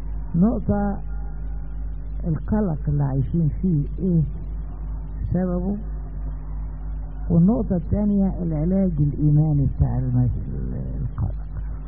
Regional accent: Egypt; في بلدنا مصر ام الدنيا،

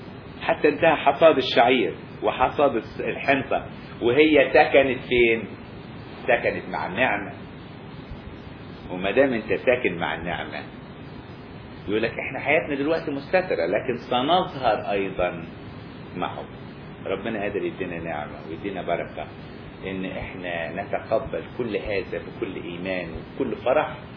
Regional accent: Upper Egypt, Egypt; عندنا في الصعيد، الغني يأكل قمح والفقير يأكل ذرة.

